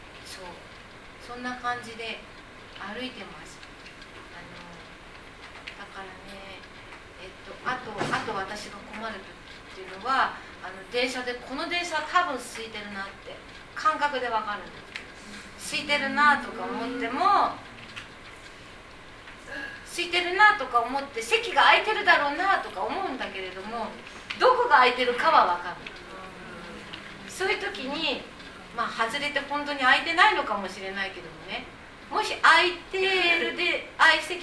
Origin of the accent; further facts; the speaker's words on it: Ogikubo, Tokyo, Japan; 自分の地元の荻窪駅